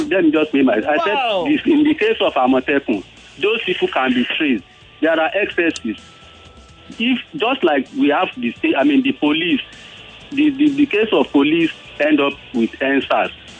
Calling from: Ondo, Nigeria; I'm calling from Otago.

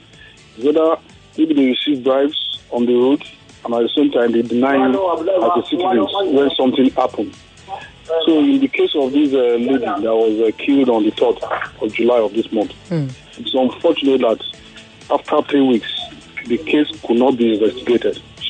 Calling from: Ikeja, Lagos, Nigeria; I'm calling from Ikeja.

